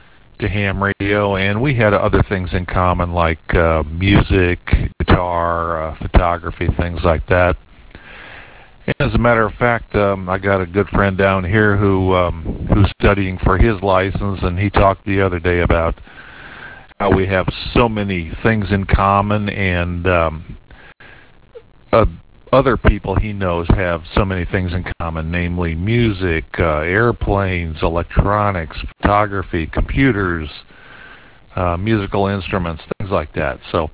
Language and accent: English; Indiana, United States; now in Fort Myers, United States; Thinking back to when I was born and raised in Indiana, I had a good friend